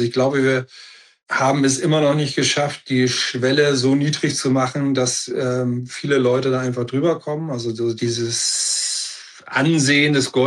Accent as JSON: {"language": "German", "region": "Berlin", "country": "Germany", "tie": "born or raised there", "said": "in meiner Heimatstadt Berlin"}